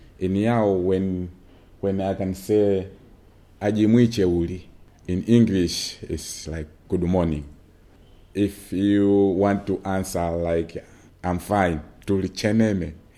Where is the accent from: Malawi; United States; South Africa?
Malawi; Mangochi, Central Region; born there; English is a second language; Me, I was born in Mangochi. It's central. It's a Lulu, not urban, but Lulu.